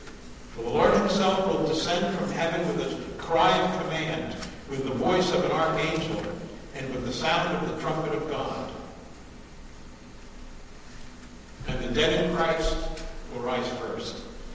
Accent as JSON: {"language": "English", "region": "New York", "country": "United States", "tie": "born or raised there", "accent": "Long Island", "said": "I was one of four kids. We grew up on Long Island. That's where I got my accent."}